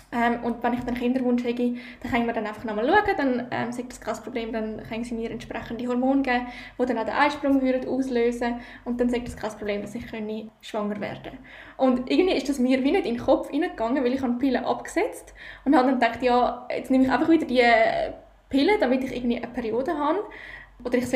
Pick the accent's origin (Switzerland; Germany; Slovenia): Switzerland; Zurich; Ich komme aus der Region Zürich.